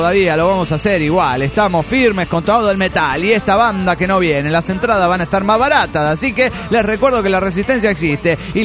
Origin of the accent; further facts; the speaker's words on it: San Luis, Argentina; No, claro, yo soy de San Luis, sí.